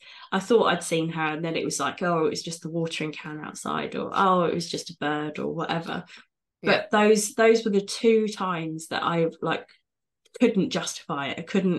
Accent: United Kingdom; The joys of being British and the stiff upper lip culture that comes with that.

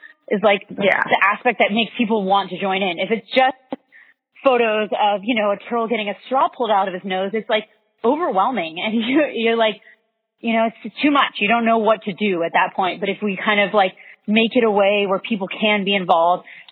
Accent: Santa Fe, New Mexico, United States; So I grew up in Santa Fe, New Mexico. So being outdoors was always a really big part of my life.

